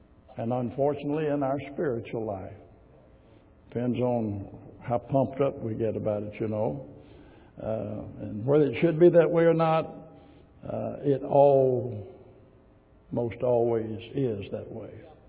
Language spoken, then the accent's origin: English; Arkansas, United States; Now, you understand I'm from Arkansas. There's still some Arkansas stuff in there.